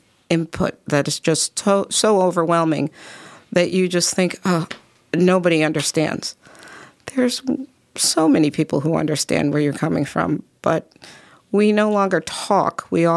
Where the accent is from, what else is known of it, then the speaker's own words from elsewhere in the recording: New York, United States; also born or lived in Hinckley, United States; County, and then up to Central New York, then back to New York City, and then up here in 1990. So I am really a New Yorker.